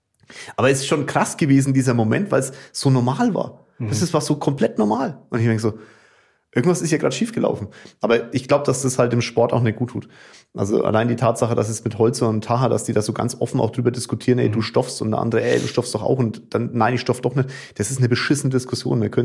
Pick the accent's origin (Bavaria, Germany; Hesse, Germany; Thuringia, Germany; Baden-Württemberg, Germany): Bavaria, Germany; Kulmbach; ich komme aus Kulmach, weißt du, da gab es ein Fitnessstudio